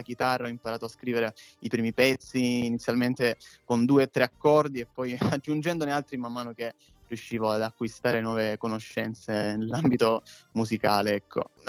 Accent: Surbo, Apulia, Italy; Infatti lo abbiamo girato sia nel mio paese, qui a Surbo, sia su Torre dell'Orso che su San Foca.

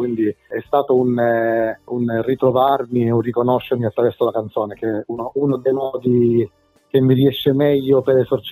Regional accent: Sciacca, Sicily, Italy; also born or lived in Rome; now in Milan, Italy; Sì, sono siciliano, sono di Sciacca, nativo di Sciacca, provincia di Agrigento, anche se da un bel po' di anni che vivo fuori. Sono stato per tanti anni a Roma, adesso sono a Milano

